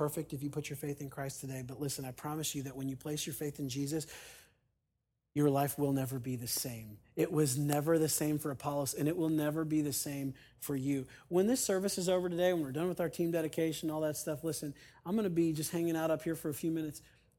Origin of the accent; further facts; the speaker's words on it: Youngstown, Ohio, United States; Chuck was an IRS agent at my home church, Youngstown Baptist, growing up in Ohio.